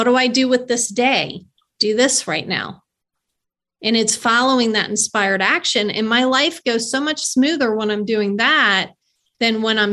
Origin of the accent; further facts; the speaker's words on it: Baltimore, Maryland, United States; now in Knoxville, United States; I'm going from Baltimore, Maryland, down south is what I was told.